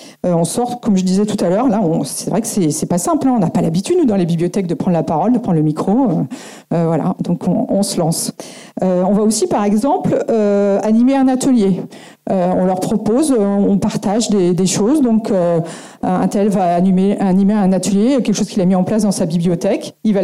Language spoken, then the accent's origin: French; Paris, Île-de-France, France; Enfin, moi, si, pour moi, ça va parce que je suis parisienne.